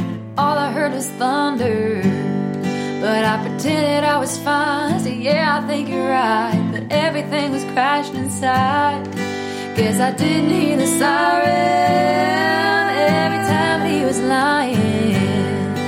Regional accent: Midwest, United States; Got its name because we are originally from the Midwest.

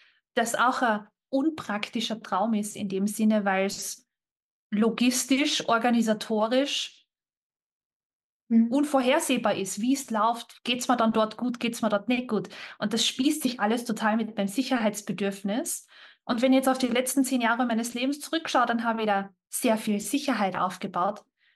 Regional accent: Austria; mit bei uns in Österreich zumindest mit der Bildungskarenz

